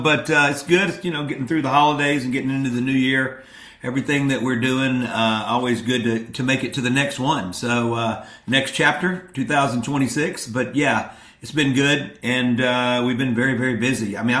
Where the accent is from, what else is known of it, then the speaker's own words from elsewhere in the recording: Mississippi, United States; And growing up in Mississippi, you're caught between all of these musical styles.